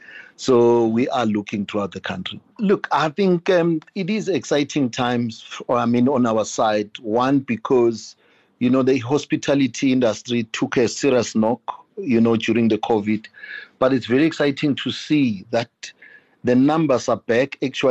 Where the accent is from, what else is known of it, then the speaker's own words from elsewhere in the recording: Mpumalanga, South Africa; I'm from Mpumalanga, from a family of eight, six boys and two girls. My father was a mine worker, and I left home when I finished matric in 94, and I ran away, actually, because I didn't want to work at the mines.